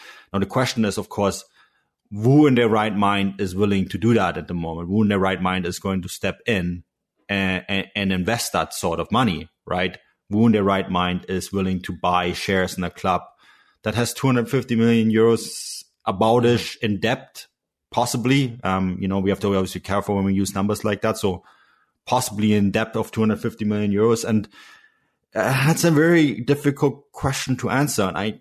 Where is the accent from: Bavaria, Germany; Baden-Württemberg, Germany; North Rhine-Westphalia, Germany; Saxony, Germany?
Bavaria, Germany; Munich; now in Canada; I'm from Munich, right? I have a very different outlook on things. Now I live on the Canadian West Coast.